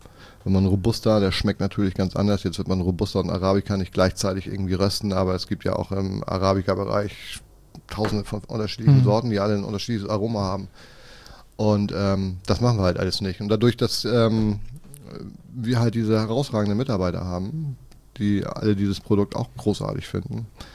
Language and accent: German; Kiel, Schleswig-Holstein, Germany; born or raised there